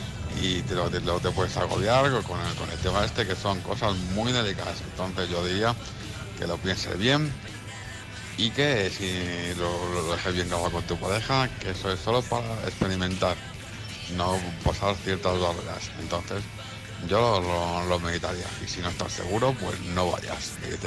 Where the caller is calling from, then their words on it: Madrid, Community of Madrid, Spain; corresponsal de Madrid.